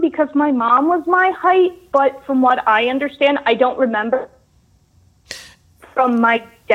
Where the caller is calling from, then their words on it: New York City, New York, United States; I'm from New York City.